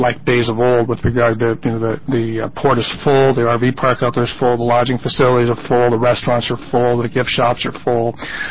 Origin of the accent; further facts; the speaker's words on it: Coos Bay, Oregon, United States; And so I grew up in Coos Bay, and I grew up fishing and clamming and doing all that stuff with my dad